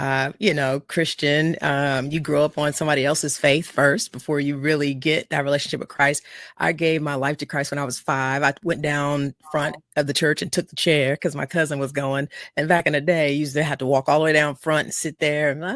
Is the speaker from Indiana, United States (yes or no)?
yes; Evansville, Indiana, United States; I loved growing up in Evansville, Indiana. Back in the day, it was super safe.